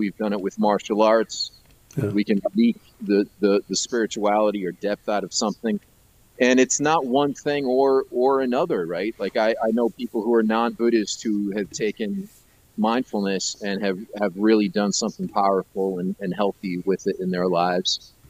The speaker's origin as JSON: {"language": "English", "town": "New York City", "region": "New York", "country": "United States", "tie": "born or raised there", "said": "I'm sure I've had these kind of things before as a kid growing up in New York City"}